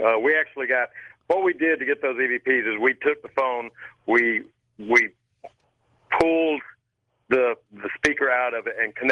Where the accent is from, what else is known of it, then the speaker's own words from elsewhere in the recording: Atlanta, Georgia, United States; I'm from Atlanta, or just north of Atlanta.